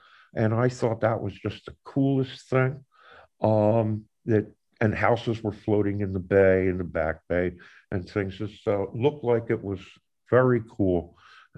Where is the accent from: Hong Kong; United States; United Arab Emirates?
United States; Philadelphia, Pennsylvania; I grew up in Philadelphia, and my father was very interested in gathering fish, crabs, and clams from various places in New Jersey.